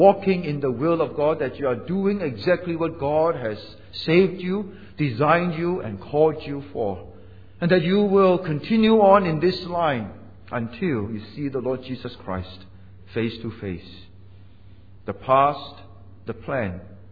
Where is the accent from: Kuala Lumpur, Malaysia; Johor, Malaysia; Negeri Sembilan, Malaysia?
Negeri Sembilan, Malaysia; Seremban; also born or lived in Singapore; I was born in Singapore, but was brought up in Malaysia, in Seremban, Negeri Sembilan. Both my mom and dad were Hainanese, but I can't speak Hainanese